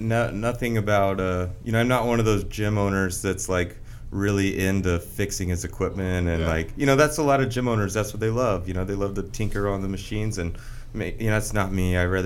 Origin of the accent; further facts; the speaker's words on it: Arlington, Texas, United States; So, I grew up in Arlington, and that's where the original Metroflex is.